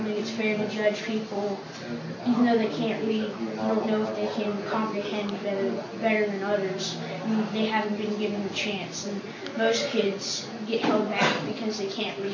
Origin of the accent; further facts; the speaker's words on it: Austin, Texas, United States; I'm from Austin, Texas.